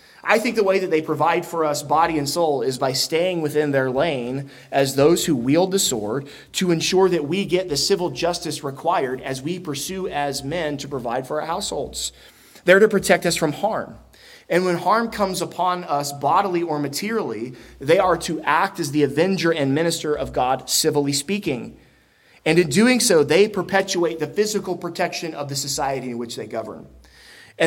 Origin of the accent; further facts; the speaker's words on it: Florida, United States; And I mean, I was born and raised in Florida, so I don't know how to navigate any of this.